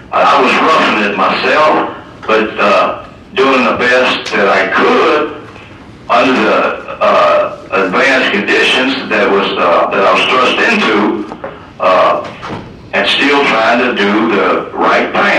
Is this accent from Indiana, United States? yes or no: no; Missouri, United States; I'm from the Midwest. I'm from Missouri.